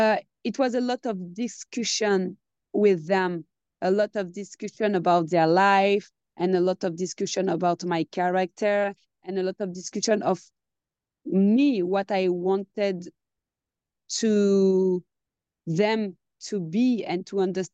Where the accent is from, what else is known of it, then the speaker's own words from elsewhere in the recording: France; English is a second language; my parents come from Senegal. I was born and raised in France, but with Senegalese background.